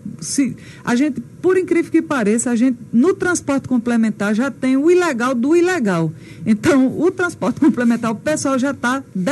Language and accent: Portuguese; Serra Talhada, Pernambuco, Brazil; Hoje em Serra Talhada, eu sou de Serra Talhada, né?